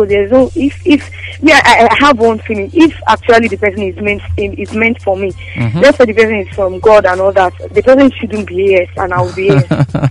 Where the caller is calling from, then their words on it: Sweden; Hey, Vivian, I'm calling from Sweden.